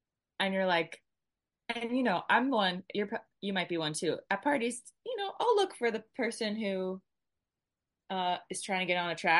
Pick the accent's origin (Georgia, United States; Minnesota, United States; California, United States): Georgia, United States; Atlanta; Atlanta. Yeah.